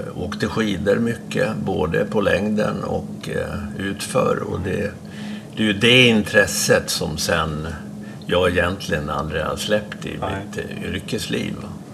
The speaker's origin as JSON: {"language": "Swedish", "town": "Fagersta", "region": "Västmanland County", "country": "Sweden", "tie": "born or raised there", "said": "Men jag har bott huvuddelen av min uppväxt i Fagersta."}